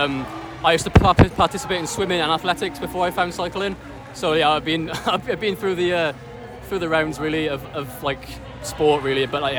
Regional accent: Wales, United Kingdom; but that'll be nice, especially as a Welsh pairing as well

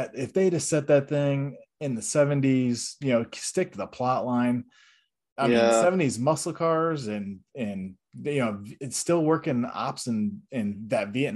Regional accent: New York, United States; I grew up right outside of Syracuse.

